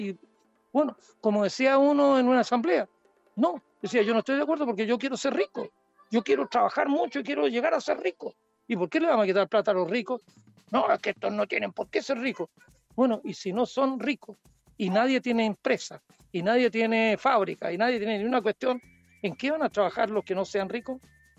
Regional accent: Villa Alemana, Valparaíso, Chile; born there; Yo nací aquí en Villa Alemana, a pocos kilómetros de donde estamos ahora. Así que estoy como volviendo a mis orígenes.

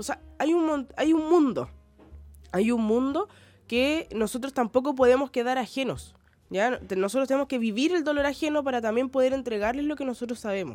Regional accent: Valparaíso, Chile; que en mi caso yo soy de Valparaíso

